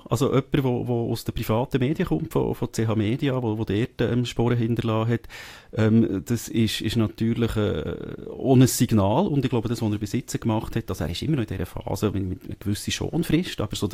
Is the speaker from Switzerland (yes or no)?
yes; Bern, Switzerland; ich bin nicht Zürcher, ich habe nicht die Animosität als Berner. Aargau ist ein ehemaliges Untertanengebiet, ja, ja. Von dem her habe ich dort einen anderen Bezug als Berner.